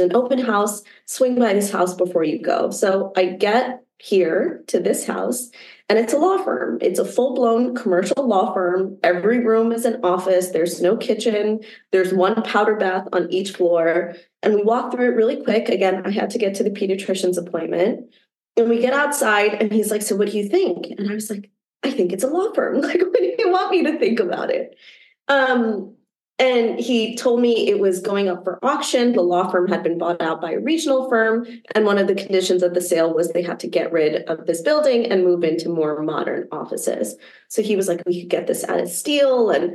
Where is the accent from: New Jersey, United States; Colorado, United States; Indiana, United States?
New Jersey, United States; I'm Pakistani Muslim American. I grew up right outside of Princeton, New Jersey, met my husband about 7 years ago.